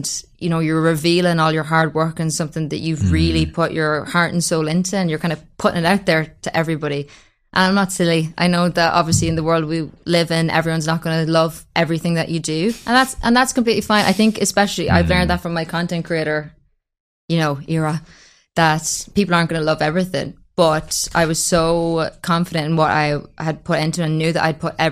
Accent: Ireland

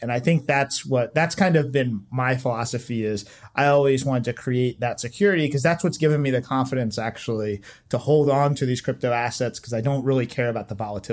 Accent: Virginia, United States; now in Washington, United States; I've lived up here for about 15 years now. So it's pretty much my home. I grew up in Southeast Virginia. So been in this area kind of my whole life. I'm about 4.5 hours away from where I grew up

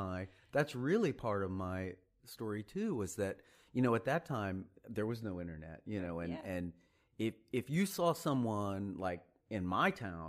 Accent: Sherman, Texas, United States; Sherman, Texas. You've never heard of it. Nobody's ever heard of Sherman, I don't think. It's about an hour north of Dallas. It's kind of a small town.

